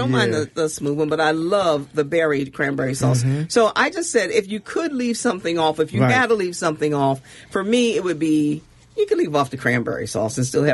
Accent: Baltimore, Maryland, United States; also born or lived in Oakland, California; I'm from, I was born and raised in Maryland. Born on the Eastern Shore, raised for a time in Baltimore, and then my family moved west to Oakland, California.

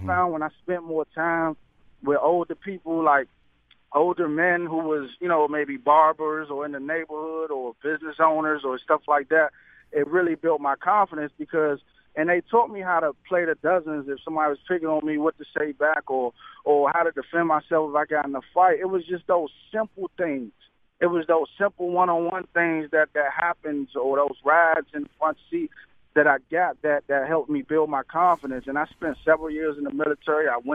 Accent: Washington, District of Columbia, United States; I was a young man growing up in Washington, D.C., and I had mental issues. I'm 31 years old right now.

